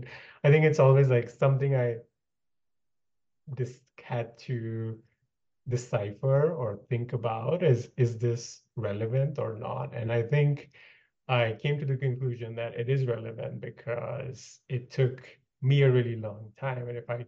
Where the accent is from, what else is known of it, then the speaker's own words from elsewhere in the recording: India; born there; moved away; I was born in India and moved here like 10, 15 years ago.